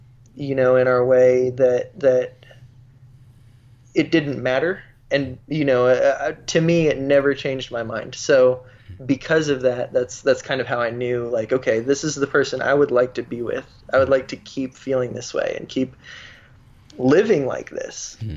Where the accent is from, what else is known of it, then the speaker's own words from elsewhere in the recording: Mississippi, United States; When I was born, my parents lived in a trailer in Mississippi. Very, very poor.